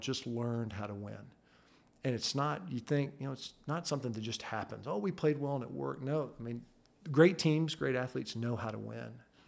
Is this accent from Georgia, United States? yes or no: yes; Georgia, United States; Well, we grew up in DeKalb, so we would have gone to Tucker High School, and then Mom started teaching at Trickham Middle School.